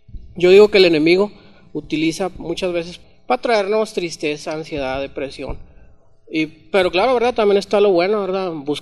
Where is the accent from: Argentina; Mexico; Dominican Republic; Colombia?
Mexico; somos mexicanos y de hecho, por eso lo quiero resaltar